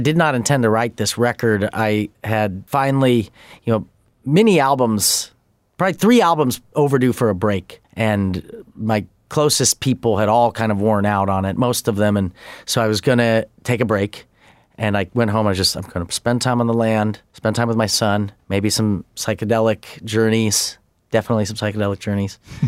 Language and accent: English; Denver, Colorado, United States; also born or lived in Dallas / Louisville / St. Louis / Los Angeles; now in Bay Area, United States; Well, Denver, Dallas, Louisville, St. Louis, L.A.